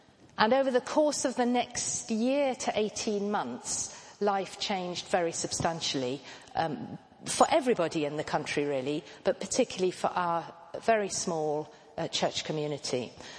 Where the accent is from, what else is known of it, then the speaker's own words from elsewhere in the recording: Isfahan, Iran; born there; English is a second language; I was born in the middle of the 60s, 1966, in the very beautiful city of Isfahan, which is quite central in the country.